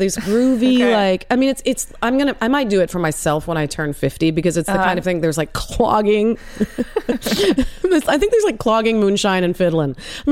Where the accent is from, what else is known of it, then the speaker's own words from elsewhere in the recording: Washington, District of Columbia, United States; because again, I grew up in Washington, D.C.